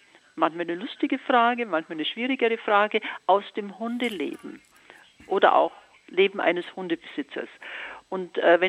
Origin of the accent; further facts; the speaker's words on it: Munich, Bavaria, Germany; ich bin Münchnerin.